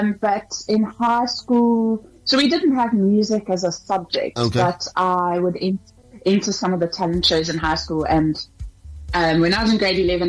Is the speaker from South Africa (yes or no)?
yes; Margate, KwaZulu-Natal, South Africa; born there; also born or lived in Johannesburg; So I told you guys that I was born in KwaZulu-Natal in Margate. So after I moved to Joburg, we used to go on road trips to visit my grandmother in Margate.